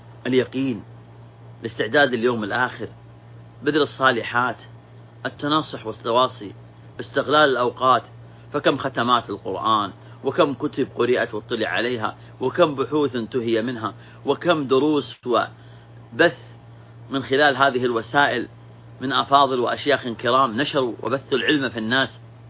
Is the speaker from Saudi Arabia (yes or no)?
yes; Saudi Arabia; بلادنا المملكة العربية السعودية